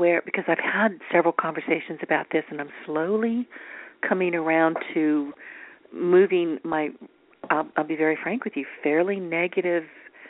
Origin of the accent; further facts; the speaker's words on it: the South, United States; I'll be honest with you. I'm from the South. We don't roll that way.